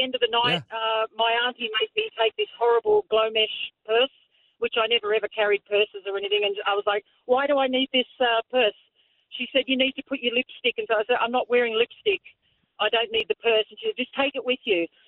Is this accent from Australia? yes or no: yes; Australia; I'm from Australia.